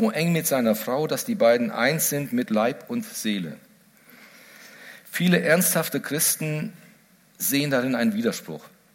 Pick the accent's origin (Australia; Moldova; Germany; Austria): Germany; Giessen, Hesse; irgendwo in irgendeiner großen Stadt, die nicht Gießen heißt, wo ich herkomme